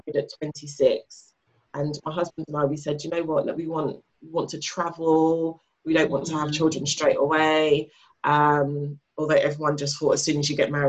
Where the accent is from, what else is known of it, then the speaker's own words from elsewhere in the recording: Nigeria; I'm a Nigerian kid